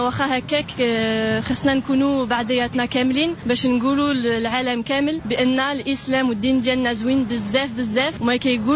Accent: France; also born or lived in Morocco; خلقة في المغرب وكبرت في فرنسا، يعني عندي جنسية مغربية وفرنساوية،

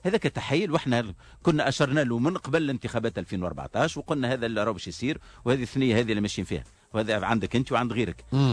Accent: Tunisia; انا كمواطن تونسي

